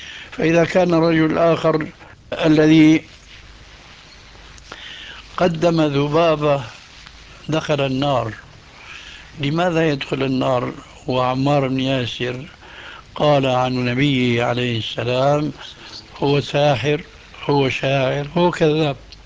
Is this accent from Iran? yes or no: no; Syria; فأخذ ينكل بالإسلاميين كما يقولون عندنا في سوريا عن أبو جلب